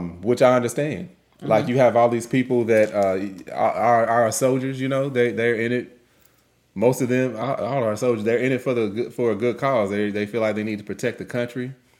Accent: Kentucky, United States; now in California; Perfect example is we're in Kentucky. I'm from Kentucky, UK.

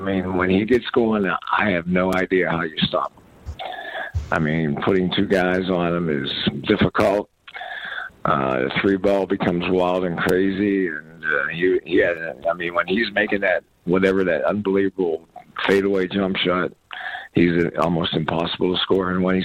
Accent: Pittsburgh, Pennsylvania, United States; he kind of just reminds me of a guy from the Pittsburgh steel mills when I grew up in Pittsburgh.

